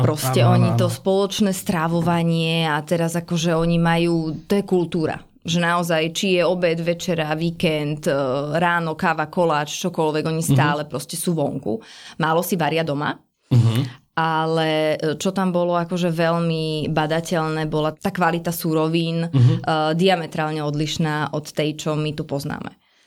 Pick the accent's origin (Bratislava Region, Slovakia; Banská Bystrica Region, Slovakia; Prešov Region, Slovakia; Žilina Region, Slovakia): Bratislava Region, Slovakia; Devínska Nová Ves; Potom my sme z Devínskej, takže tam kúsok máme také záhradky